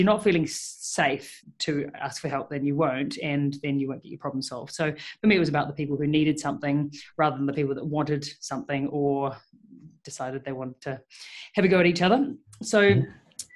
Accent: New Zealand; now in Melbourne, Australia; Well, I moved to Melbourne 6 years ago, 2015, and started my career as a vet over here. And I moved from New Zealand

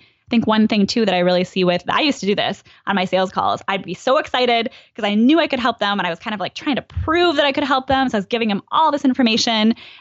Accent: Midwest, United States; I mean, I grew up in the Midwest. We bought everything with coupons.

